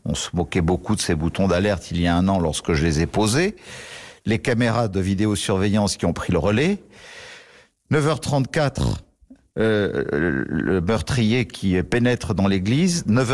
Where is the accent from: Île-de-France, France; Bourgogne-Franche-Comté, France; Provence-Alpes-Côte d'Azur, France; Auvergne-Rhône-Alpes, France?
Provence-Alpes-Côte d'Azur, France; Nice; also born or lived in Saint-Étienne-de-Tinée; je suis originaire de Nice, natif de Nice, mais aussi de mon petit village de Saint-Étienne-de-Tinée, dans le parc national du Mercantour